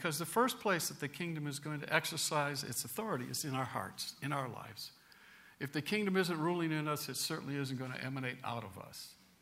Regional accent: United States; Why? Because I'm an American. Not just an American.

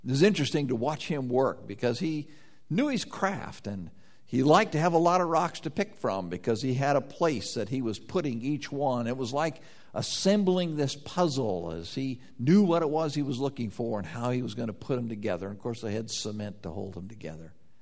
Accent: Wyoming, United States; He purchased a piece of ground in the mountains above the town where I grew up in Wyoming.

